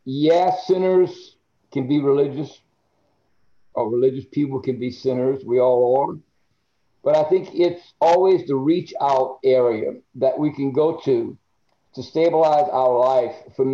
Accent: Louisiana, United States; It helped that he was from Arkansas and I was from Louisiana, so we were neighbors

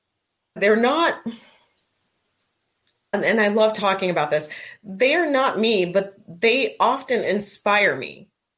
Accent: West Virginia, United States; born there; So my dad is from Ghana and my mom's from Kentucky. And I was born in West Virginia.

